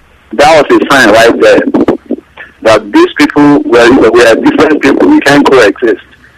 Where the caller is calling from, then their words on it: Cleveland, Ohio, United States; I'm calling from Cleveland, Ohio.